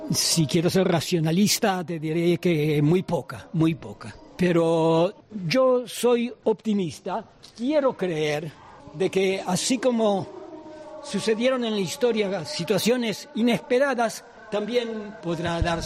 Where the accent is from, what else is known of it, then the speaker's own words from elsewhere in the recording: Israel; yo soy israelí, soy hebreo y orgulloso de ser hebreo.